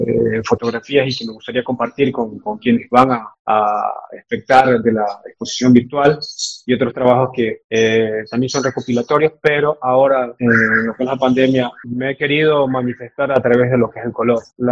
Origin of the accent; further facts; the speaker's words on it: Quinindé, Esmeraldas, Ecuador; soy artista propiamente quindindeño. Soy de Quindindet, en este caso pues me toca representar aquí a la provincia de Esmeraldas